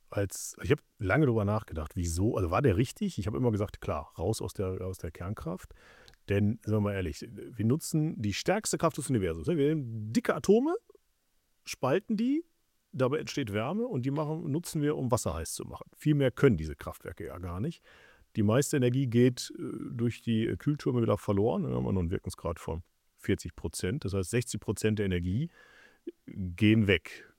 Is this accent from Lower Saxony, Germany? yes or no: no; North Rhine-Westphalia, Germany; Ich komme aus dem Ruhrgebiet, ich bin auf Kohle geboren.